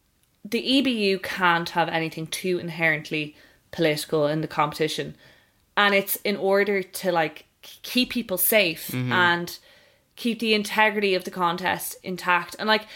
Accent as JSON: {"language": "English", "country": "Ireland", "said": "And as Irish people, that's not something you and I are going to fully understand."}